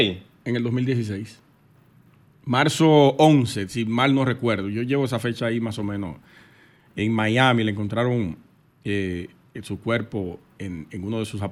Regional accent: Sosúa, Puerto Plata, Dominican Republic; Mi hermano, nos criamos juntos allá en Sosúa, Charamico.

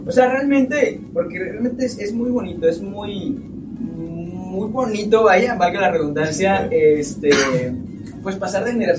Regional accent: Mexico; como somos los mexicanos, sí, llenos de fiesta

